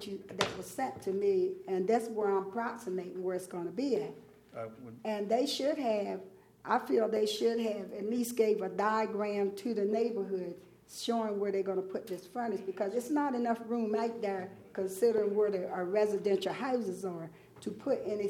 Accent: Georgetown, United States; I grew up in Georgetown. This man is not from Georgetown. He's from Pennsylvania. I was born and raised in this town, and I love Georgetown.

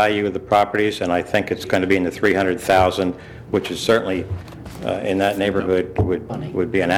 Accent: Marion, Pennsylvania, United States; I come from Marion, Pennsylvania, where I used to be able to ride my horse from one farm to the next farm to the next farm.

